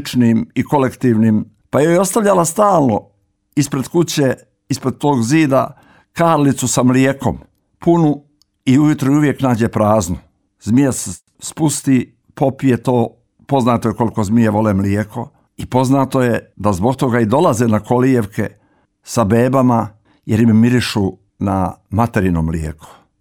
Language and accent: Serbian; Nikšić Municipality, Montenegro; U kraju odakle sam ja u mom zavičaju, u Župi Nikšićkoj, od vajkada je vrlo prisutan i živ